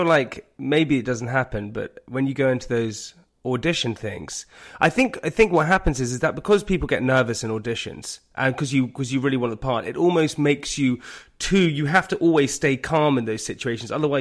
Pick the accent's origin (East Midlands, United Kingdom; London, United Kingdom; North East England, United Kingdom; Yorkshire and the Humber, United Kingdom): London, United Kingdom; Putney; You're from Putney, I'm from Putney.